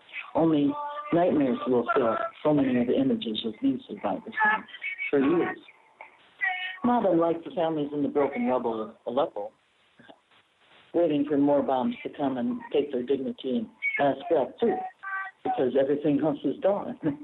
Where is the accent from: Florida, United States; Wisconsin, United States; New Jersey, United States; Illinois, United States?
Wisconsin, United States; I mentioned I was from Wisconsin